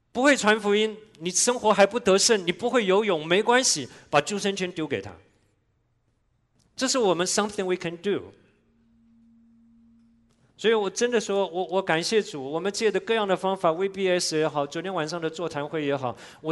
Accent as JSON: {"language": "Chinese", "country": "Taiwan", "tie": "born or raised there", "said": "那我从小在台湾长大的，"}